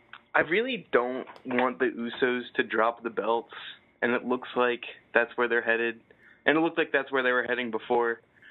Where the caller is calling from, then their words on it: Delaware, United States; Hey, guys. … from Delaware.